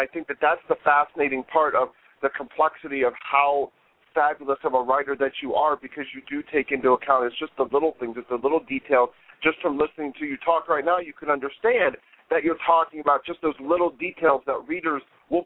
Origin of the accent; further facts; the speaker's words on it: Ohio, United States; because I grew up in Ohio, and, of course, there was no Internet back at that time.